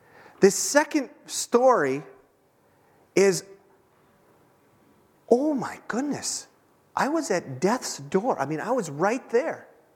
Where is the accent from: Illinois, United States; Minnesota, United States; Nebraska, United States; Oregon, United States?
Minnesota, United States; you know, we're from Minnesota, you might be doing that.